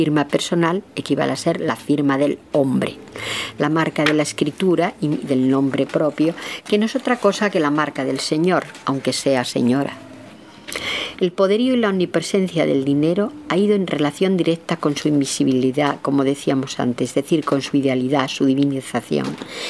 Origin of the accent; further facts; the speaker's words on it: Extremadura, Spain; born or raised there